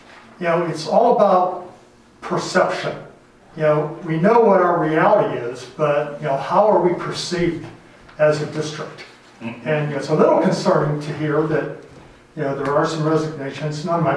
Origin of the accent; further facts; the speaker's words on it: Pennsylvania, United States; also born or lived in West Virginia; I taught high school biology for 5 years back in West Virginia, moved back to Pennsylvania, which is my hometown.